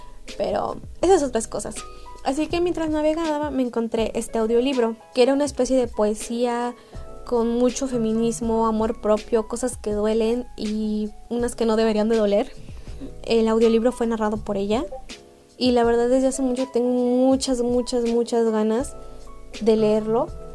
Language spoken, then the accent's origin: Spanish; Mexico; vivo en México, soy de México.